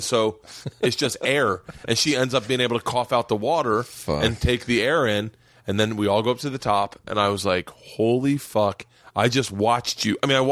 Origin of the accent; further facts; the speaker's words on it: Florida, United States; Growing up in Florida, we would go out to the Bahamas